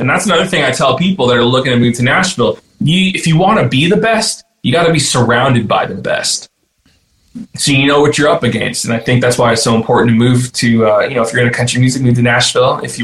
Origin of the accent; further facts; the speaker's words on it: Toronto, Ontario, Canada; I'm from Toronto.